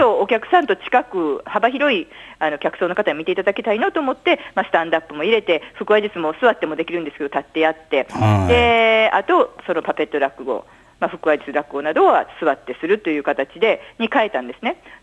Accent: Kansai, Japan; 忙しいんですよ、関西人なんでサービス精神旺盛なんで

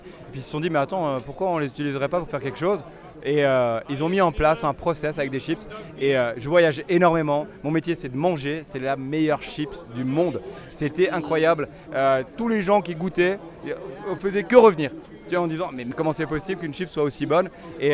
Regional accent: Grand Est, France; Moi, quand je voyage et on me demande de quelle nationalité tu es, je dis toujours je suis alsacien.

